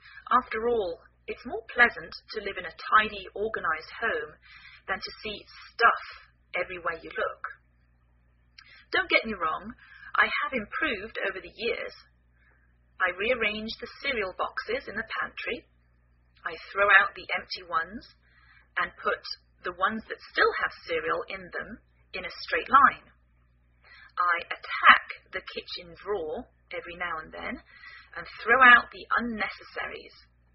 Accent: England, United Kingdom; now in United States

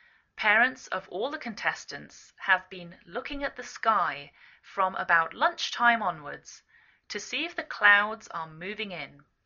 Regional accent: England, United Kingdom; now in United States

